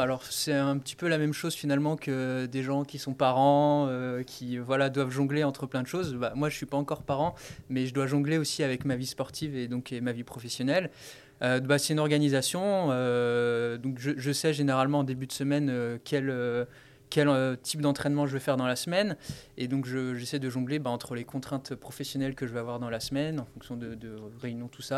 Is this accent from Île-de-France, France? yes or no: no; Brignais, Auvergne-Rhône-Alpes, France; je suis originaire de Brignais, c'est une petite ville au sud-ouest de Lyon que je pense beaucoup de personnes connaissent ici. J'ai grandi ici, j'étais à l'école primaire à Brignais, j'étais au collège à Brignais, j'étais au lycée à Saint-Gilles-Laval